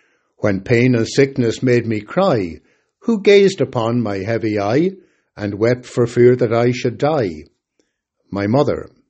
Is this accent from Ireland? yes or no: yes; Dublin, Leinster, Ireland; housing estate that I grew up in Dublin in the 1960s, was coming down literally with children, cats and dogs.